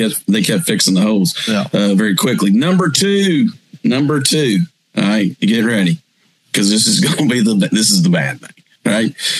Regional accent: Alma, Arkansas, United States; I'm from Alma, for God's sake.

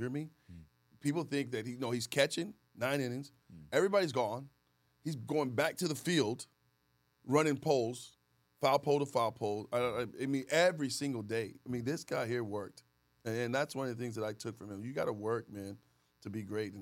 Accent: Texas, United States; Growing up in Texas, watching the Rangers, freaking idolizing Pudge Rodriguez

